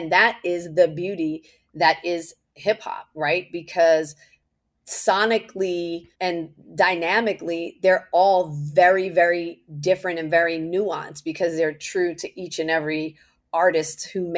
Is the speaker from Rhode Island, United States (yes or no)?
no; Teaneck, New Jersey, United States; I grew up in Teaneck, New Jersey, and a neighboring town for us was a town called Englewood, New Jersey